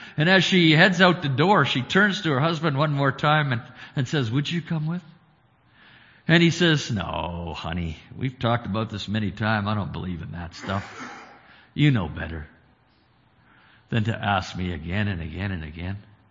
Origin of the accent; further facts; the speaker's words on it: Alberta, Canada; I'm from Central Alberta, and I have four children and a wife, beautiful wife.